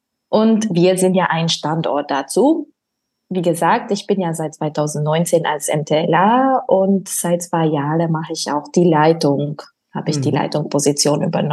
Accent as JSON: {"language": "German", "country": "Albania", "second_language": "German", "moved": "as an adult", "lives_now": "Berlin, Germany", "said": "Ich komme eigentlich aus Albanien, bin seit 2019 bei Labor Berlin in Berlin und als MTLA eingestellt. Ja, ich habe ja meine Ausbildung in Albanien, wie gesagt, auch abgeschlossen."}